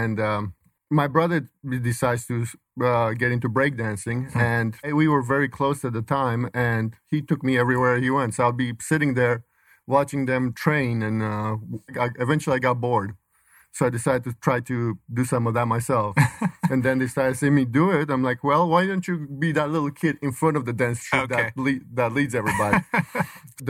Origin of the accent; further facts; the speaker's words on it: Bucharest, Romania; I grew up in Bucharest, Romania, and we listened to pretty much American music.